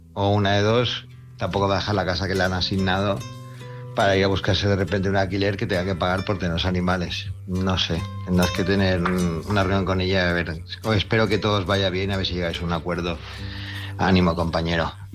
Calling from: Palma, Balearic Islands, Spain; de Palma Mallorca

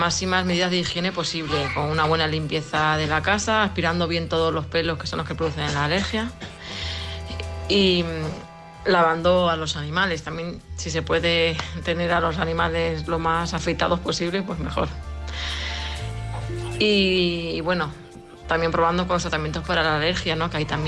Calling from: Madrid, Community of Madrid, Spain; de Madrid

